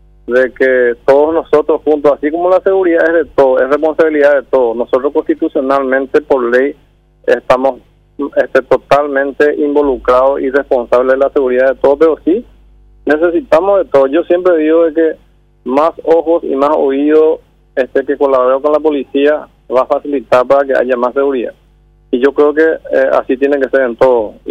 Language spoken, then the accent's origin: Spanish; Paraguay; nosotros somos especiales, los paraguayos somos muy especiales, somos, y yo creo de que tenemos una cultura muy, pero muy especial.